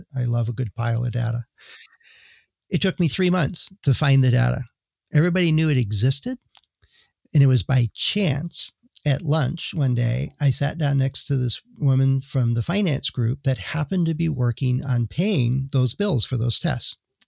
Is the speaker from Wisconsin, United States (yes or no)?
yes; Wisconsin, United States; Yeah, I'm from Wisconsin, so I was able to translate for them.